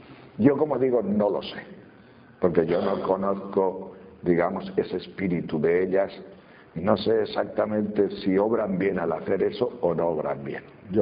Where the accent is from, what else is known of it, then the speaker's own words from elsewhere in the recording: Castile and León, Spain; Porque don Rufo, el cura de mi pueblo, que predicaba con una pistola, porque era el tiempo de los maquis allá en León